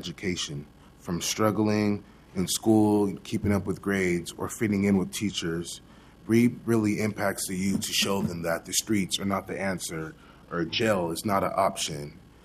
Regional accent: Haiti; now in Portland, United States; I attend David Douglas High School. I am from Haiti

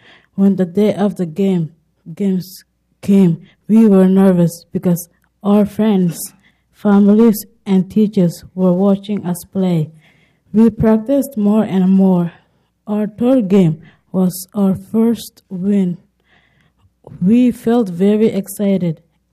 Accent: Kenya; born there; English is a second language; I come from Somalia. I was born in Kenya.

